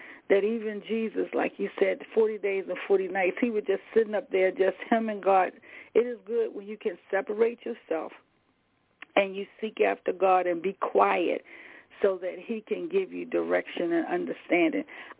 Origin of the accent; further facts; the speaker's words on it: the South, United States; I have always, you know, liked to put flowers down and put my hands in dirt because I'm from the South. I'm old country girl.